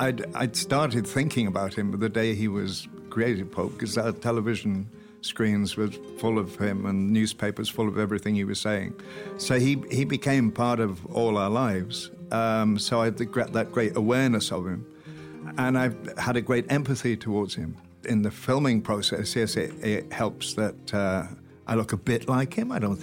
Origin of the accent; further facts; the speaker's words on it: Wales, United Kingdom; because I know I'm Welsh, and I know that when I hear English actors trying to do a Welsh accent